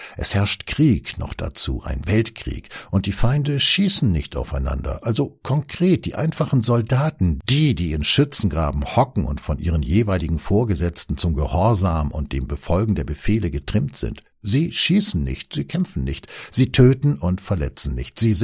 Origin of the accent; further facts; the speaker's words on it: Saxony, Germany; In meiner Heimat Vogtland erhielten derweil in der gleichen Woche 300 Mitarbeiter eines Krankenhauses die Kündigung.